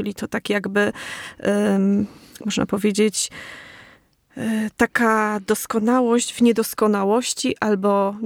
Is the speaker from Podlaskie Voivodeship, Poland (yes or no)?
yes; Podlaskie Voivodeship, Poland; Ja też pochodzę właśnie z Podlasia i czego ja doświadczyłam, jeśli chodzi o pejzaż, o krajobraz, jeszcze w dzieciństwie